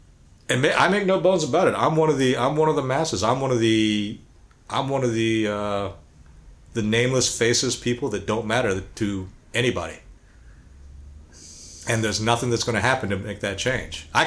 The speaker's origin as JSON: {"language": "English", "country": "United States", "said": "Number one, I'm American. Number two, the country of my ancestors."}